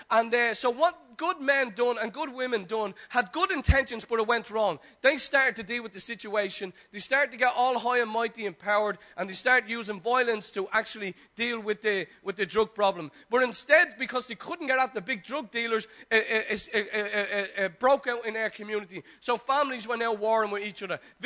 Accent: Dublin, Leinster, Ireland; growing up in Dolphin's Barn, which is the flats up the road, when heroin was really rampant

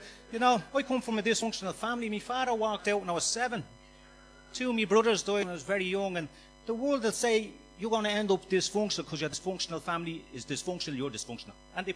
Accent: Dublin, Leinster, Ireland; We grew up in Finglas, a real quiet estate over in the north side, and there was nothing wild about it.

